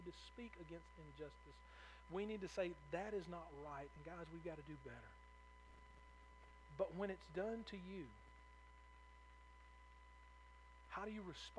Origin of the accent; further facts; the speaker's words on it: United States; born there; I thank God that I was born in America, because I've been in other countries and I'm glad I wasn't born there.